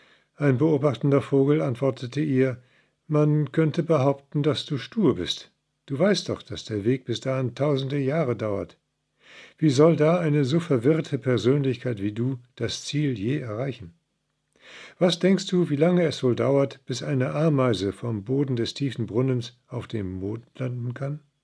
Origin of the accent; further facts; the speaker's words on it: Iran; now in Germany; benutze ich einige mythologische Schätze aus dem Osten bzw. aus meiner alten Heimat Iran.